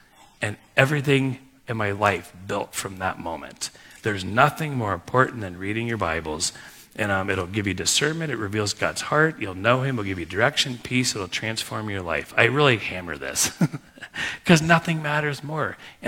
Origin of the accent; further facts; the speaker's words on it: Cleveland, Ohio, United States; I just said, hey … from Cleveland, I want to meet you